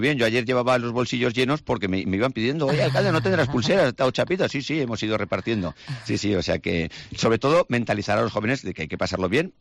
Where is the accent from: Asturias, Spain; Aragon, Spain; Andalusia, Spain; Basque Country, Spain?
Aragon, Spain; como buen aragonés que me considero